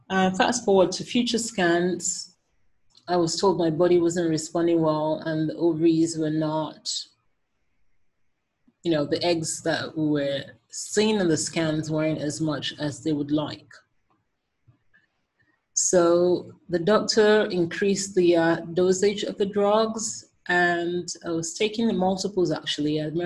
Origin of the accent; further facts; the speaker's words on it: Nigeria; So my first experience with an IVF clinic was in my home country, Nigeria.